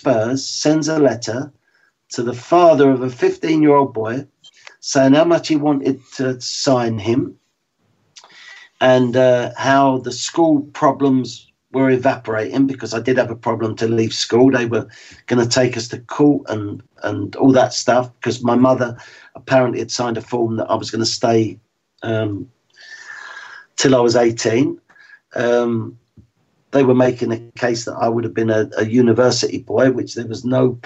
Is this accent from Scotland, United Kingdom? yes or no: no; London, United Kingdom; I'm from West London, but I, of course, prefer North London